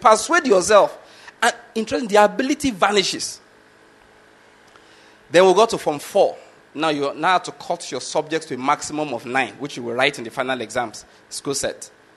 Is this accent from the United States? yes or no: no; Nigeria; first language Yoruba; English is a second language; Then, you, of course, you did the Nigerian language, which I was in the West. You did Yoruba, which is my native language.